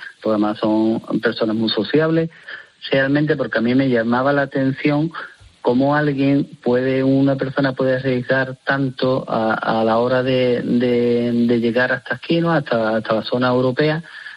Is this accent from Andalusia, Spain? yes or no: yes; Puerto Real, Andalusia, Spain; Yo soy de Puerto Real y es un pueblo muy de aquí de Cádiz, muy, sí, muy solidario